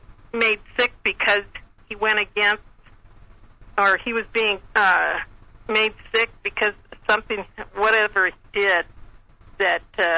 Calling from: Washington, United States; I've never spoken with you, but I'm calling from Washington State.

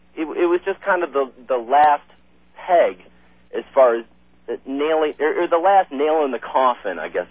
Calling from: Ypsilanti, Michigan, United States; You know, I'm calling from Ipsy here

